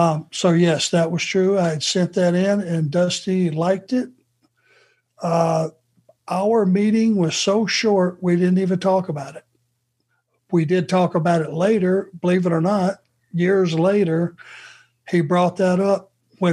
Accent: the South, United States; accent: Southern; I just knew a guy with my heavy Southern accent. I don't have it anymore, do I?

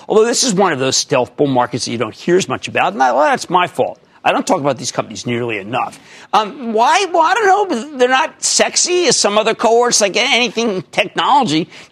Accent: New Jersey, United States; Let's go to Daniel in my home state of New Jersey.

